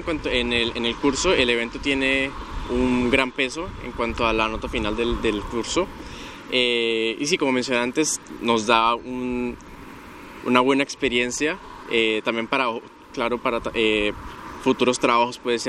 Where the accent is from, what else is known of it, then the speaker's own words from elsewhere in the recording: Colombia; soy de Colombia